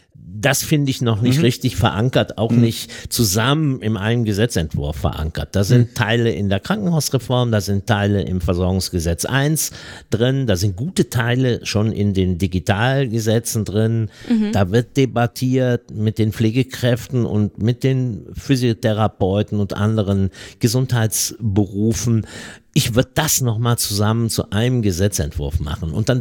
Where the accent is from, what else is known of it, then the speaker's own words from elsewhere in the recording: Eifel, Germany; Ich weiß, wovon ich rede, ich komme aus der Eifel.